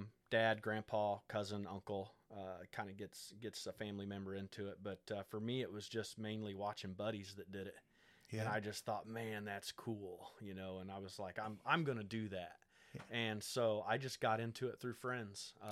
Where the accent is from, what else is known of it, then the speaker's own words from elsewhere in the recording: Green, Illinois, United States; Yep. Born and raised in Green, but been here in Jersey for the past 12 or 13 years.